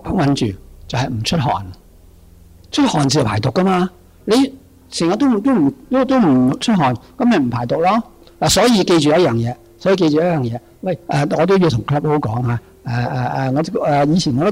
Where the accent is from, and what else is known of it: Hong Kong